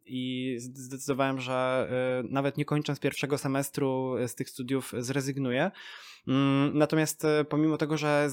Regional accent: Poznań, Greater Poland Voivodeship, Poland; Ja się tutaj urodziłem, śmieję się, że jestem poznaniakiem na 15 pokoleń wstecz, bo faktycznie gdzie nie wejdę w moje drzewo genealogiczne, to się okazuje, że to był ktoś z Poznania i zawsze gdzieś wokół tego miasta się kręciłem, tu się urodziłem

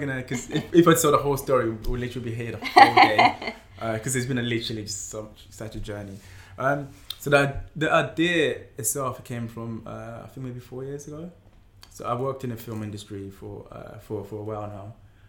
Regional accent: Camden, London, United Kingdom; I was brought up in Camden.

